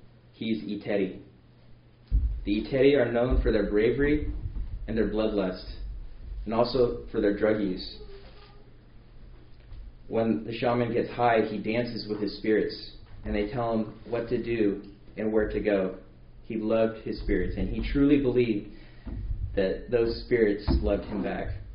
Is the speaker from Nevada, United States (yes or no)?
no; Burley, Idaho, United States; my wife and I, we grew up in Burley from a young age.